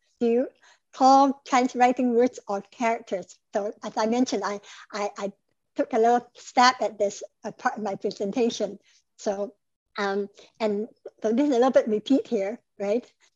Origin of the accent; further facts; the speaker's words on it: Canada; English is a second language; also born or lived in Vancouver; Since I come from Canada, I'm familiar with those for the same farm tool.